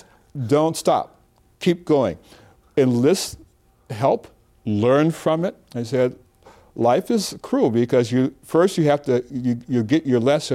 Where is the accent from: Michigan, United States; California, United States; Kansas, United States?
Michigan, United States; Detroit; I'm from Detroit and my family was not rich, but we needed scholarships.